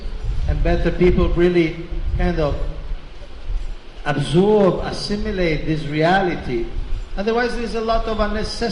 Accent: Rome, Lazio, Italy; English is a second language; I was born and raised in Rome as a Christian Catholic.

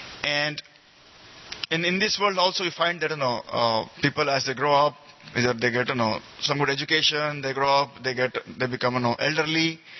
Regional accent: Mumbai, Maharashtra, India; also born or lived in Orissa; I was born in India, in Orissa, which is around 2 hours from Jagannath Puri. Then I grew up in, my parents moved to Mumbai. As we worked, my father's job moved to Mumbai, so we were working there. I studied there in Mumbai.

